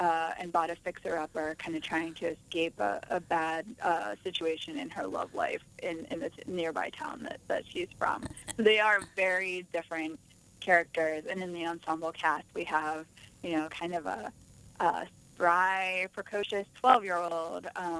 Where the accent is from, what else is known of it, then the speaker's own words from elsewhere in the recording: Pittsburgh, Pennsylvania, United States; I remember I grew up in Pittsburgh, and she came to Pittsburgh